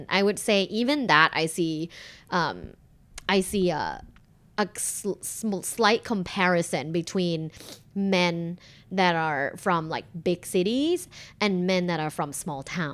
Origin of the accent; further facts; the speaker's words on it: Thailand; I'm from Thailand, so there's literally bathhouses everywhere